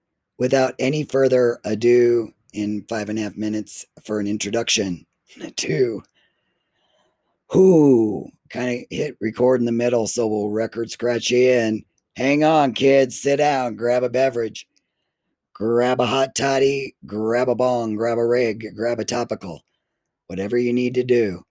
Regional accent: United States; actions of the far right are not playing out any sort of values that I was taught as a Christian white growing up in the United States.

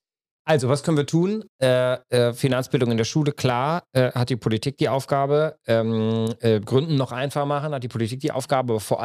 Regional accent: North Rhine-Westphalia, Germany; als ich erfahren habe, dass in meinem Heimatland, du kommst da gebürtig ja auch her, NRW

